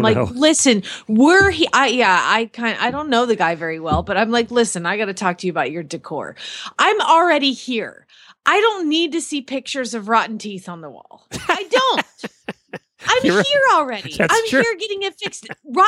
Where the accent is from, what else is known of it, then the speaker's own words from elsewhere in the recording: Phoenix, Arizona, United States; from Phoenix, Arizona